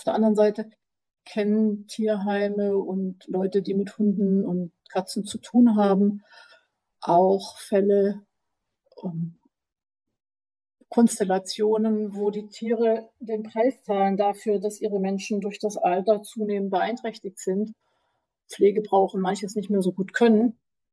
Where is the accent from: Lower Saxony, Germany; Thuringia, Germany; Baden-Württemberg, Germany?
Baden-Württemberg, Germany; Ich bin geboren und aufgewachsen in Süddeutschland in Baden-Württemberg und das Studium, also die zentrale Vergabestelle für Studienplätze, hat mich nach Berlin verschlagen.